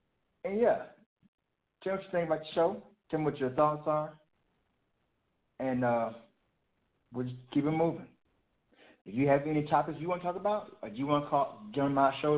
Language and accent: English; Arkansas, United States; also born or lived in Prescott; now in Minnesota, United States; I am an African-American male, born and raised in Arkansas. Born in Prescott, which is about an hour and a half and 2 hours away from Little Rock.